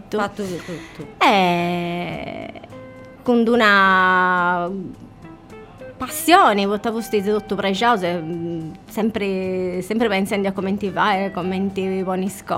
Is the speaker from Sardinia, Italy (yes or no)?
yes; Sardinia, Italy; Sul rapporto con sa Sardegna è naturale, sono sarda